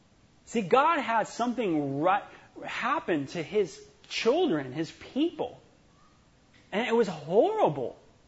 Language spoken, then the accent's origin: English; Los Angeles, California, United States; And it's almost like, you know, growing up in Los Angeles, you had this whole gang rivalry thing all the time happening.